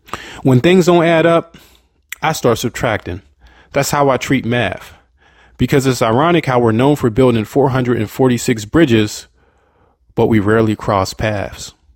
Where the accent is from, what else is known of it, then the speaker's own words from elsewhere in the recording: Homewood, Pennsylvania, United States; born there; I was born in Homewood in 1992.